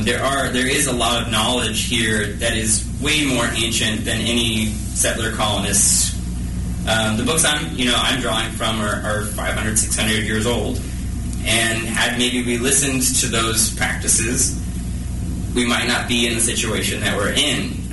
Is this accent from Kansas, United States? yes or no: yes; Topeka, Kansas, United States; I'm from Topeka, so I can see it literally with the infrastructural types of things.